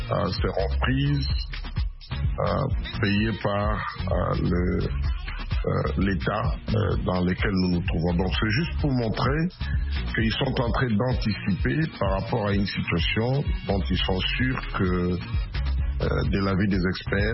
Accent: Perth, Western Australia, Australia; dans la ville où je suis de Perth, quand je vais à Singapour

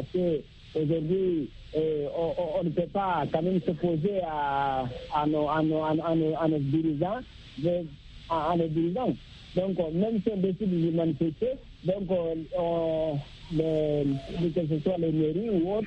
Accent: Guinea; surtout dans mon pays d'origine, la Guinée-Conakry

